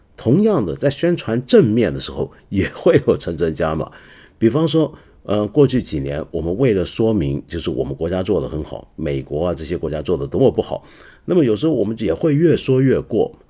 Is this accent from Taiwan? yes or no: no; China; 就认为现在搞得好像很弱是为了坑我们中国人